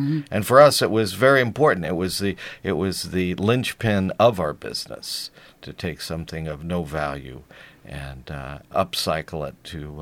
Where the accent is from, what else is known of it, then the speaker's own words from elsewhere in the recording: Indiana, United States; that is exactly like the small farmers that I grew up with in Indiana.